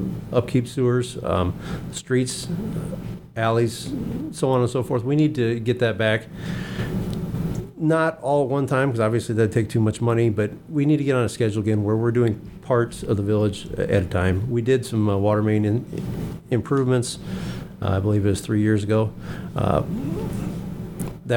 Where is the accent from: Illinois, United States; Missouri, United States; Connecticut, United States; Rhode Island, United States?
Illinois, United States; Taylor Ridge; Personally, I grew up in the area. I grew up around Taylor Ridge anyway, so I've been out and around. Not a stranger to these parts.